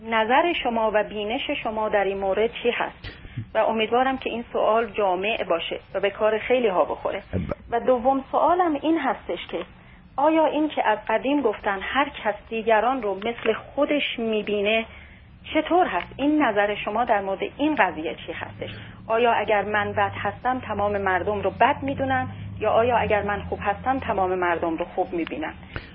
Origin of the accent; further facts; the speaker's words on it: Shiraz, Fars, Iran; حقیقتاً من به عنوان یک شیرازی افتخار می‌کنم.